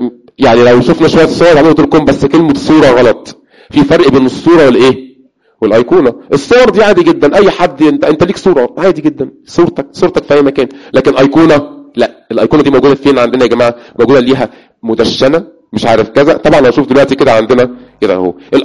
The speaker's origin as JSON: {"language": "Arabic", "country": "Egypt", "said": "في كنائس عندنا في مصر شكل دايرة؟"}